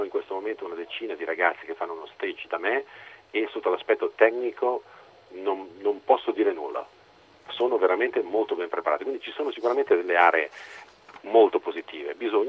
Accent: Domodossola, Piedmont, Italy; io sono originario di Domodossola

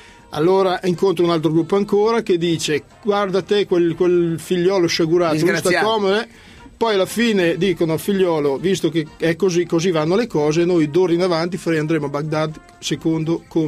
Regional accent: Marche, Italy; Sono marchigiano

